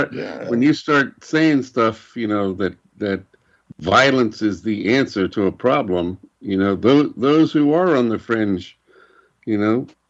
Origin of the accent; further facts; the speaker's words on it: the South, United States; I grew up in the South, and we hunted and we used guns